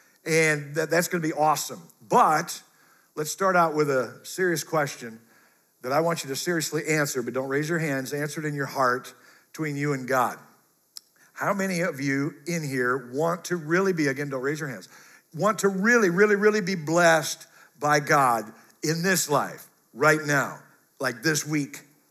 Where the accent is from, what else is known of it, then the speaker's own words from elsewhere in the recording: Midwest, United States; Usually around Virginia, I'm from the Midwest. When I moved here, I realized that they call off school for like 3 snowflakes.